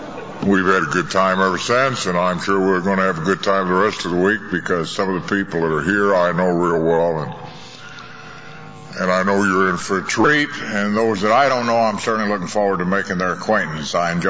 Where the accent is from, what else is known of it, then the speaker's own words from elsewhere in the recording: Louisville, Kentucky, United States; I'm an alcoholic. Hi, everybody, and I'm from Louisville, Kentucky